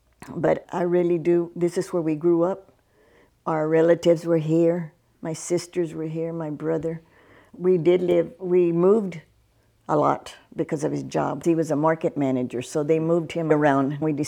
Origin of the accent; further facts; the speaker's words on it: Palacios, Texas, United States; we're here at the Casa de Dios Presbyterian Church. I was born and raised here in Palacios and attended the church all my life.